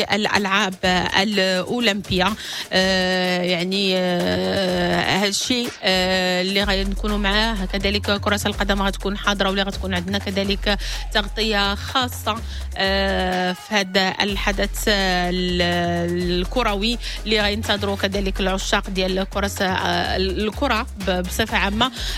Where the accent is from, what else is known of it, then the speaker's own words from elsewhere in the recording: Morocco; والأكيد بأننا نحن كمغاربة كنتظروا بأن الأبطال ديالنا والبطلات ديالنا يحققوا نتائج إيجابية